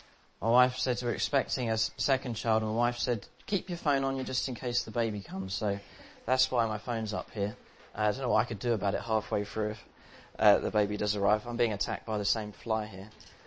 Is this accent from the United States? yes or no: no; East of England, United Kingdom; moved away as an adult; now in Northern Ireland; I'm not from Northern Ireland originally. I'm from Essex. I'm sure you've all heard of that place. But I came over here in 2011 to go to Bible college for a couple of years.